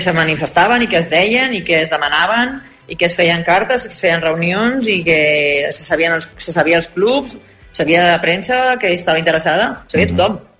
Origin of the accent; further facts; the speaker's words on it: Sabadell, Catalonia, Spain; soc de Sabadell i vivia allà